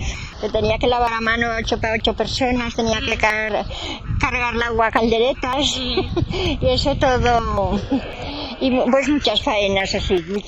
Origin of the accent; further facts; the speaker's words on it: Muro de Roda, Aragon, Spain; born there; nací en Muro de Roda. ¿Sí? Provincia Huesca.